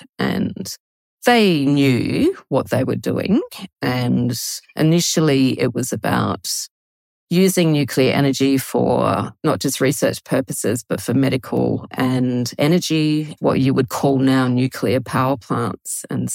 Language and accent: English; Adelaide, South Australia, Australia; Adelaide, which is my hometown in South Australia